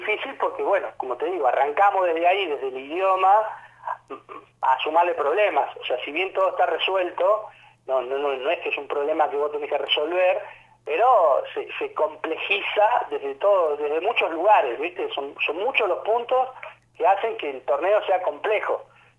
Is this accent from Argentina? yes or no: yes; Argentina; que te nombren a vos, que sos el árbitro argentino